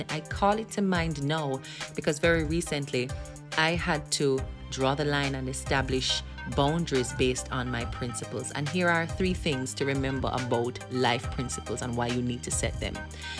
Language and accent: English; Jamaica; I am Jamaican. So you will hear, if you don't already know, references to the Jamaican vernacular, culture, and of course a little bit of patois mixed in here and there.